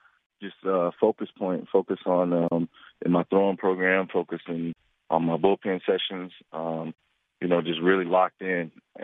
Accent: Tennessee, United States; I love Nashville. You know, my hometown's only an hour south of there. So, you know, I spent a lot of time in Nashville.

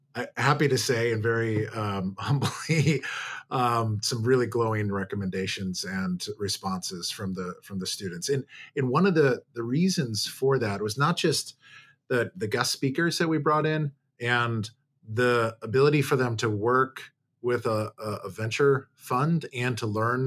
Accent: Milwaukee, Wisconsin, United States; And I grew up in Milwaukee, and my father went to Marquette for undergrad and dental school.

